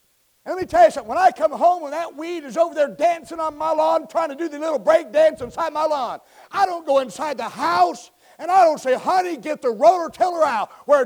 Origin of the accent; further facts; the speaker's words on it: California, United States; I grew up in California. Don't hold it against me.